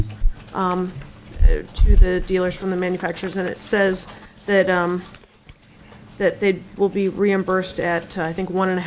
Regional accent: Anchorage, Alaska, United States; for instance, Anchorage, which is my hometown

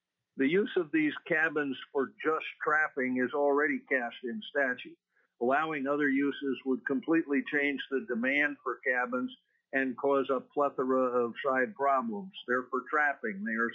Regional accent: Fairbanks, Alaska, United States; I'm from Fairbanks.

